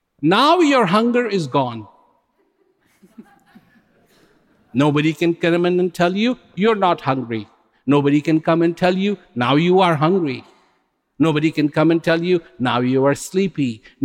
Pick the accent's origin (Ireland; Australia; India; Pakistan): India; born there; Of course, I was born in India, so I'm exempt.